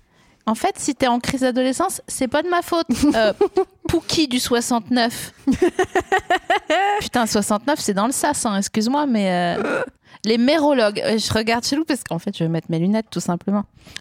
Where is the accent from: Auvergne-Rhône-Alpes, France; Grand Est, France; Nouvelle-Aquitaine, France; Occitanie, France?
Grand Est, France; Après moi j'ai rien à voir là-dedans, je viens des Vosges hein